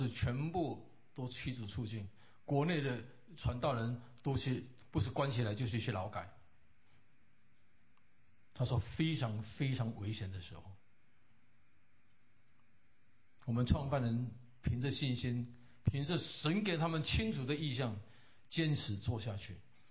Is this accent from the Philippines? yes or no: yes; Philippines; 那我是菲律宾长大的，我这个是比较就是中立的。